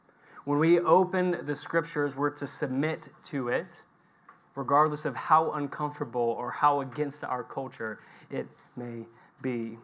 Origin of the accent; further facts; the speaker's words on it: United States; now in Birmingham, United Kingdom; I'm an American, living and working in the UK, spending most of my time with Persians.